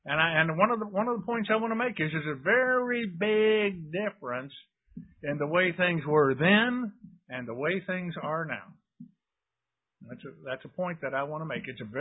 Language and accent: English; the South, United States; Hazel and I grew up in the South.